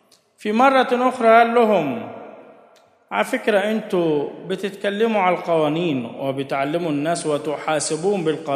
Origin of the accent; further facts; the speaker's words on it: Egypt; احنا كمصريين جينا من الجمل الحلوة اللي عجبتنا حفظناها